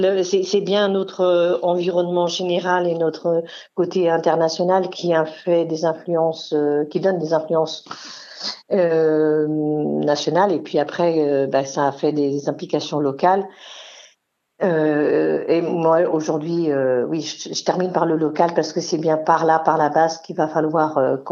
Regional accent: France; Oui, donc au niveau national, chez nous, en France, on n'est pas clair.

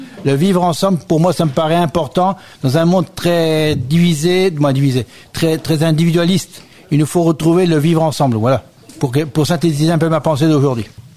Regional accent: Cromières, France; born there; Parce que je suis né à Cromières

